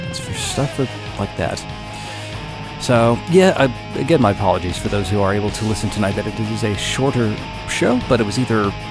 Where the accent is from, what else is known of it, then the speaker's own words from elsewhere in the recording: Texas, United States; Why? Because I'm from Texas.